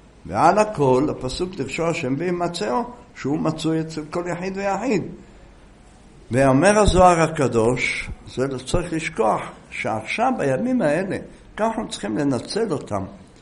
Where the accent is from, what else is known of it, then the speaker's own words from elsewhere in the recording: Jerusalem, Jerusalem District, Israel; אנחנו ירושלמים